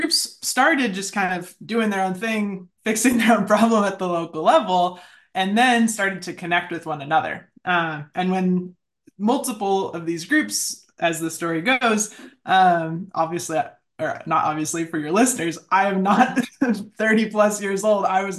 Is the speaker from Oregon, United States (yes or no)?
yes; Salem, Oregon, United States; I was born in Salem. My family moved to Salem right before I was born. And I grew up with a lot of peers that had that perception of Oregon